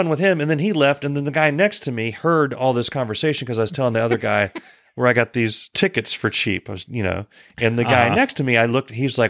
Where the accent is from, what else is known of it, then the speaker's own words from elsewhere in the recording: United States; Except he got scrambled eggs and I got mine over easy because I'm an American.